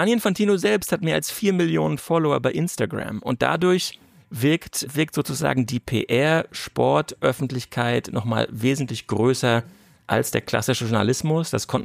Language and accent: German; Rostock, Mecklenburg-Vorpommern, Germany; ich bin in Rostock aufgewachsen, wollte zu Hansa